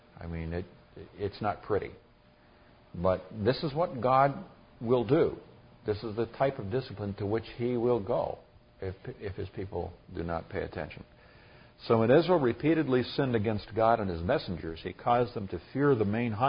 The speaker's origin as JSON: {"language": "English", "country": "Nigeria", "tie": "born or raised there", "said": "Now, I grew up in Nigeria, West Africa, where lions were not so much of a threat in my day as they were back in the 20s and 30s"}